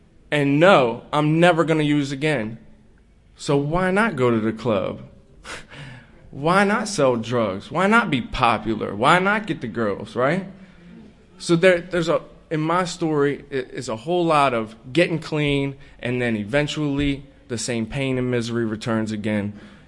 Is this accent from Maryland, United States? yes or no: yes; Laurel, Maryland, United States; I'm from Laurel, Maryland. It's not nearly as cool as the Bronx, but yeah.